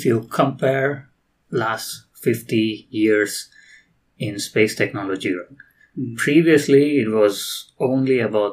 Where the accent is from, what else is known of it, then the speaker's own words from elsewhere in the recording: India; So basically, I'm from India.